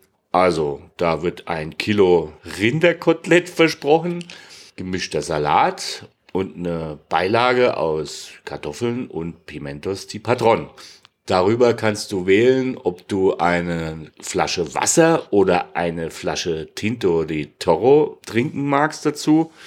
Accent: Hesse, Germany; Naja, ich bin halt Hesse.

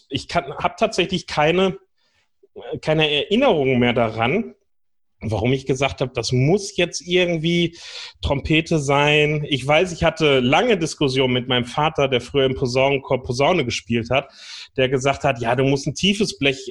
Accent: North Rhine-Westphalia, Germany; Ich bin im Fanfarenzug groß geworden bei uns am Niederrhein.

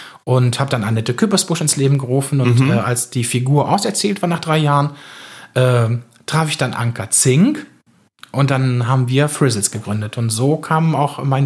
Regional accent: Spain; Ja, deswegen, aufgewachsen in Spanien.

